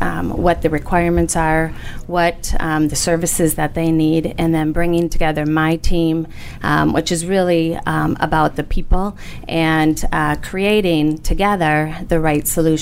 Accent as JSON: {"language": "English", "town": "Osseo", "region": "Minnesota", "country": "United States", "tie": "born or raised there", "said": "I grew up in a small town by the name of Osseo, which is just north of Minneapolis in Minnesota."}